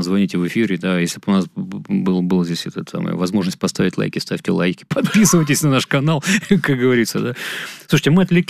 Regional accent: Moscow, Russia; Хотя, конечно, я как москвич, какие-то решения поддерживаю, какие-то могу не поддерживать.

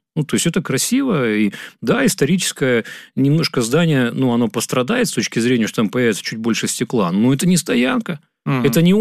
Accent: Moscow, Russia; Мы москвичи, мы на радио Москвы

